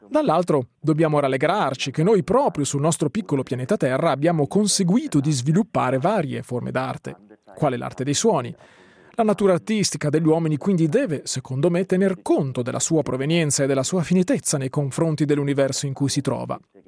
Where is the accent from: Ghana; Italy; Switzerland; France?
Switzerland; Andeer, Graubünden; now in Chur, Switzerland; Quando mi sono trasferito da Ander a Coira, ho pensato subito di voler fondare un ensemble di musica contemporanea.